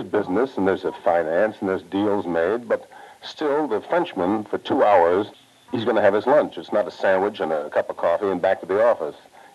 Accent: California, United States; born there; because I was born in California, and the pace in California is like 10 times as slow as when you hit New York.

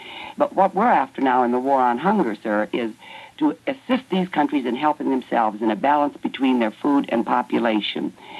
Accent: Huron, South Dakota, United States; he had been in my hometown of Huron and lived with a farmer, and he told me the name of the farmer, one of our best farmers in South Dakota.

